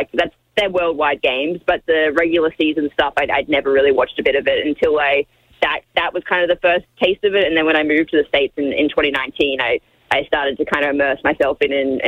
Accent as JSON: {"language": "English", "country": "Australia", "said": "I am Australian after all. I do like a drink."}